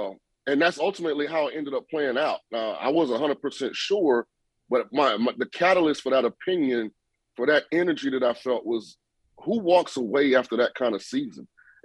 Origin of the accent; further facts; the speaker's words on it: California, United States; I'm from the Bay Area.